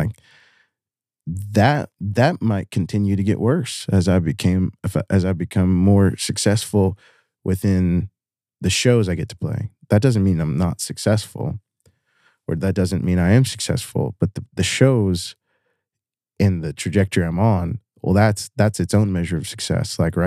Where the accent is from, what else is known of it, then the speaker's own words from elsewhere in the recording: Ontario, Canada; And I grew up in Chemical Valley.